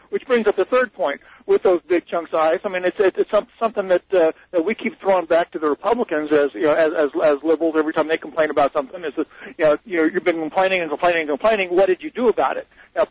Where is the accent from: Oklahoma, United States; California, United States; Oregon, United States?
Oklahoma, United States; also born or lived in Texas; now in Colorado; I'm from Oklahoma and Texas primarily, and you know, with all the ice storms have just moved through there, that's what we really learned to drive in.